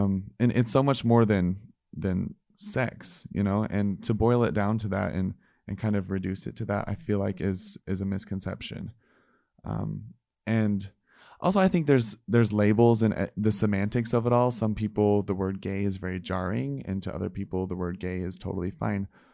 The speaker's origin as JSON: {"language": "English", "region": "Missouri", "country": "United States", "tie": "born or raised there", "said": "I mean, I grew up in Missouri. I grew up on a farm. I grew up in the LDS church."}